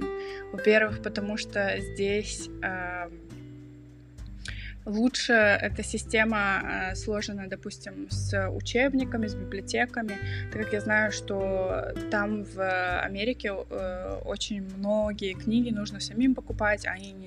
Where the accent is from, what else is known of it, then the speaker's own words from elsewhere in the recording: Kazakhstan; now in Germany; я сама из Казахстана, но живу и учусь в Германии.